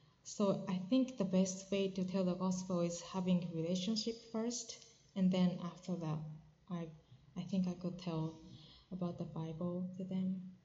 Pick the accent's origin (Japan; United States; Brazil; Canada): Japan; English is a second language; I was born and raised in Japan, so I think I know better about Japan.